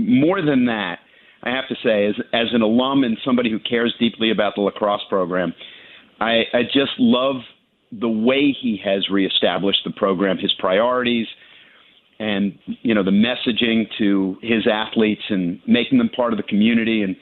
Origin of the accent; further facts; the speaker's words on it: New York, United States; I grew up in Westchester, which, for those of your listeners who aren't familiar with it, is just north of New York City.